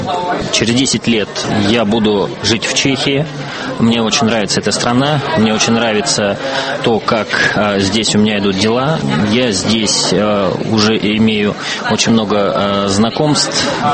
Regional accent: Russia; moved away as an adult; все-таки еще живы в памяти те причины, по которым я именно уехал из России.

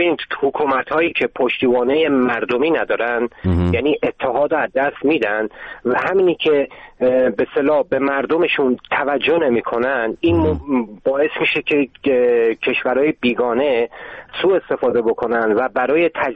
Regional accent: Tehran, Tehran Province, Iran; born there; first language Azerbaijani; Persian is a second language; من خودم توی تهران متولد شدم، تا سن 7 سالگی به طور کامل اصلا فارسی بلد نبودم، چون ما تو خونه هنوز آذری صحبت میکردیم. من پدر مادرم تبریزی هستند.

